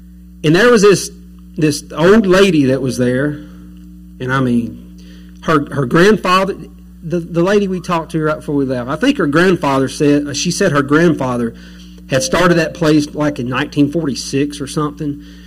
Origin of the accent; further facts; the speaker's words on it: Harrisonburg, Virginia, United States; I said, we're from Harrisonburg. I said, if you jump in the river and just float for about 6 hours, you'll get there.